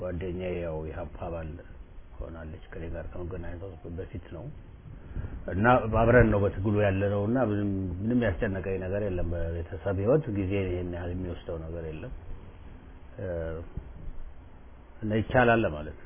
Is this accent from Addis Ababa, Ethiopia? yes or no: yes; Addis Ababa, Ethiopia; እኔ ደግሞ ኢትዮጵያዊነት ነው። ግን የተወለድኩና ያደግኩት እኔ አዲስ አበባ ነው።